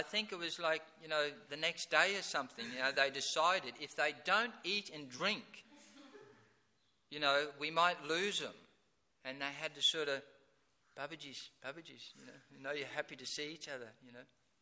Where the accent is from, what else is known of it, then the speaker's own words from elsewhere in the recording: Broadmeadows, Victoria, Australia; But where I grew up in Broadmeadows, there's no question of holding hands with anyone on the street.